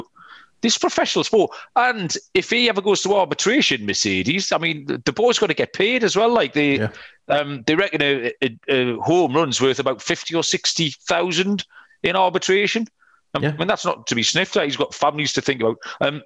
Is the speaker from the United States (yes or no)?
no; England, United Kingdom; but to me as an outsider, as a foreigner, as an Englishman looking in, it's just absolutely and utterly baffling.